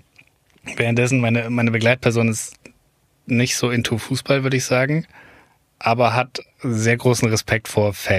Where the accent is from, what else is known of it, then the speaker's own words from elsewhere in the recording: Munich, Bavaria, Germany; Und dann haben wir gesagt, wir kommen aus Deutschland. Und, München.